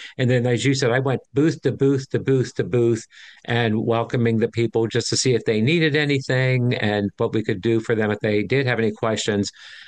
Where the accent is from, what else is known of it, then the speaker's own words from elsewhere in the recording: Irwin, Pennsylvania, United States; I grew up in Irwin. I'm a Norwin graduate.